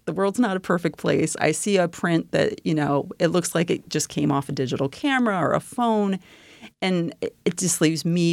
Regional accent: East Coast, United States; I've been here for 8.5 years. I came from the East Coast.

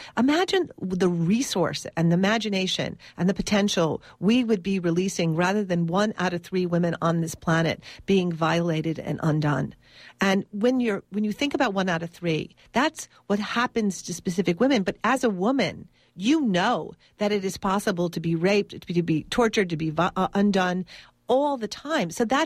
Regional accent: United States; As a matter of fact, I'm a survivor myself, and I grew up in America.

